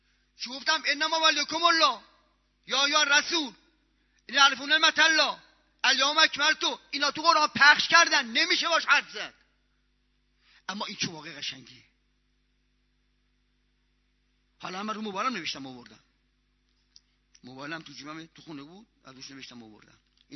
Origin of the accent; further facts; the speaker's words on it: Isfahan, Iran; گفتم اصفهانی. گفت انت کذاب، دروغ میگی، تو اصفهانی نیست. گفتم لشت چه دروغ بگم، بچه اصفهانم من.